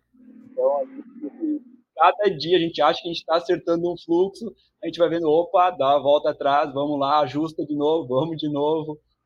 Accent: Nova Prata, Rio Grande do Sul, Brazil; eu sou aqui de Nova Prata.

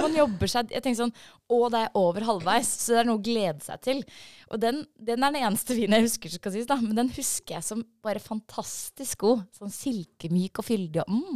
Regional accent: Hønefoss, Buskerud, Norway; Jeg er fra Hønefoss, så det er på en måte vi...

